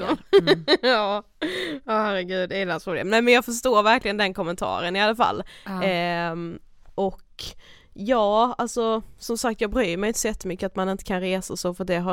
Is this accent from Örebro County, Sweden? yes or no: no; Karlshamn, Blekinge, Sweden; Jag ska bara vara hemma i Karlshamn.